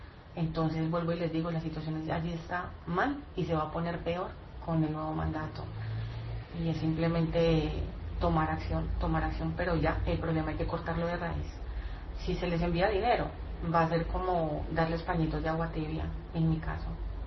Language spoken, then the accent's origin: Spanish; Colombia; como colombiana, conozco la situación de Venezuela de primera mano. De hecho, en mi ciudad han llegado una cantidad de venezolanos pidiendo ayuda.